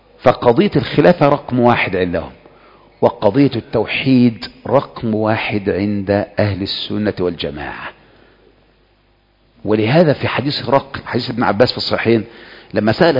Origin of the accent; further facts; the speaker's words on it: Egypt; دي قاعدة فينا احنا كمصريين.